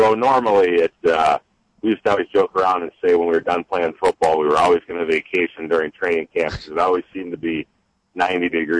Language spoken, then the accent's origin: English; Minnesota, United States; but I was born and raised in Minnesota.